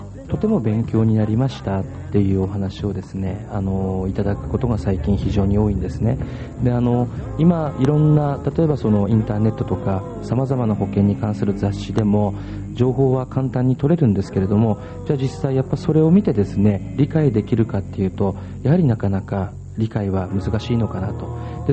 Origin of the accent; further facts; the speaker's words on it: Morioka, Iwate, Japan; 出身は盛岡市で、地元の盛岡市立上田中学校から盛岡市立高校に進みました。